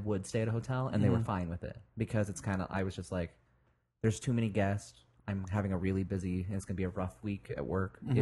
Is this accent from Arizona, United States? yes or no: no; Indiana, United States; and then I'd go back to my hometown, which is only 45 minutes from Indy, you know, visit my parents